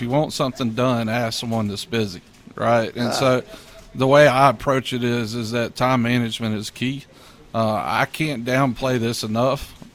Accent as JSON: {"language": "English", "town": "Greenville", "region": "South Carolina", "country": "United States", "tie": "born or raised there", "lives_now": "Rock Hill, United States", "said": "So born and raised in South Carolina in Greenville, moved up to this region in 2009"}